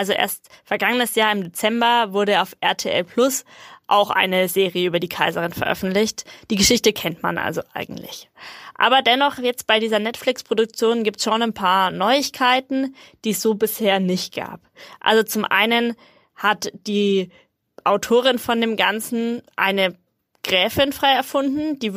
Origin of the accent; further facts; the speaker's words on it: Bavaria, Germany; in Nordbayern, also bei uns in Franken.